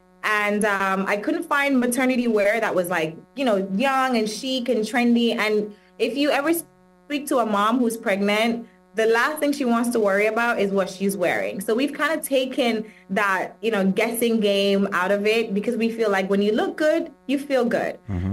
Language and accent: English; Miami, Florida, United States; also born or lived in Jamaica; now in Dubai, United Arab Emirates; No, so I was born in Jamaica and I grew up in Miami and now I live in Dubai. I always say made in Kingston, packaged in Miami, exported to Dubai.